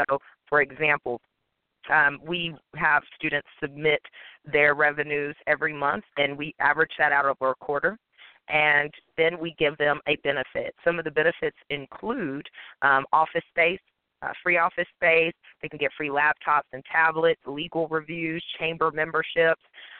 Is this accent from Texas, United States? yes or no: yes; Dallas, Texas, United States; I'm from Dallas, and I've just been doing a lot in the community lately